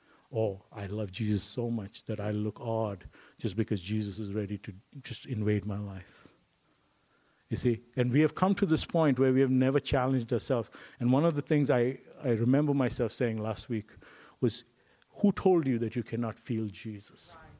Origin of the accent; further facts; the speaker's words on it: India; Hello, I'm Indian. I need a laptop. I may be the only Indian who doesn't know to code, but it's okay.